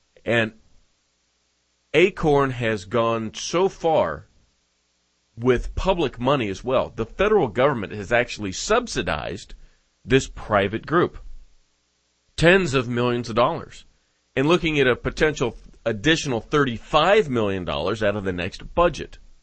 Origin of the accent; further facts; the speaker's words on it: Nevada, United States; especially right here in my home state of Nevada